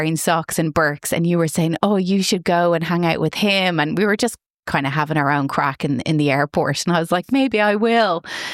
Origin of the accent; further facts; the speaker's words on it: Ireland; as an Irish person, I want to kill you.